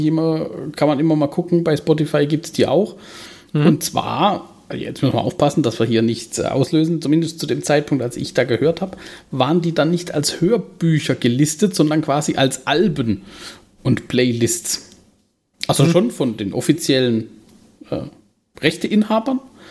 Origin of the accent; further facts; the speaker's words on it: Southern Germany, Germany; wir kommen aus dem Süden, wie man vielleicht ab und zu mal hört.